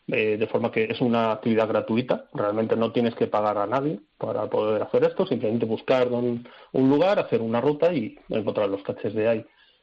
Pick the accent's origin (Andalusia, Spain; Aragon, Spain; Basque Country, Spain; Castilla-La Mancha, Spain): Castilla-La Mancha, Spain; Albacete; moved away as an adult; now in Madrid, Spain; yo soy de Albacete, me vine a Madrid a trabajar hace unos 14 años